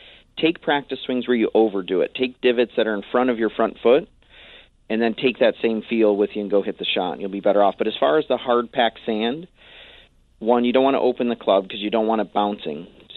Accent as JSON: {"language": "English", "town": "Crystal Lake", "region": "Illinois", "country": "United States", "tie": "born or raised there", "said": "I grew up in Crystal Lake, Illinois, and somebody was exposed to golf through municipal golf"}